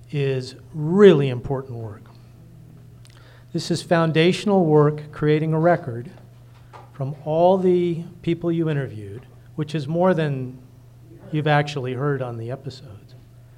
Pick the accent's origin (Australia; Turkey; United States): United States; Ukiah, California; from Ukiah.